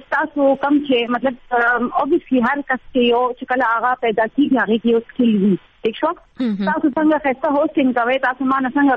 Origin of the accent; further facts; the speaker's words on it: Khyber Pakhtunkhwa, Pakistan; now in Peshawar, Pakistan; زه پیښور کې پاتې کیږم خو موږ پښتانه یو زه اکچولی ام مومند ایجنسی نه